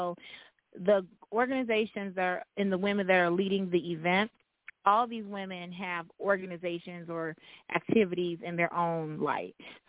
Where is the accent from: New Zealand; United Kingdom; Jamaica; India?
Jamaica; now in United States; Because I'm from Jamaica.